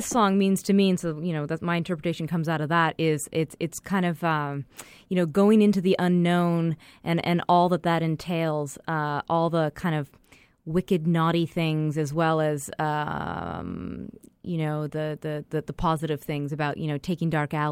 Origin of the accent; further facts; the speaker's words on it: Canada; because I grew up in Canada and I love Canada and I am very proud of Canada.